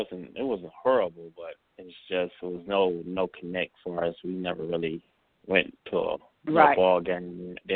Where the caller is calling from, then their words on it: Cleveland, Ohio, United States; I'm calling from Cleveland, Ohio.